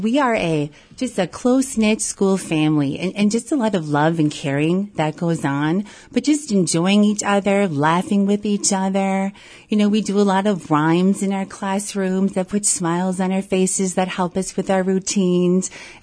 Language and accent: English; Medford, Wisconsin, United States; Well, I am actually a Medford native. I grew up in Medford, and I attended college in River Falls. And when I returned, I wanted to teach right away in my community.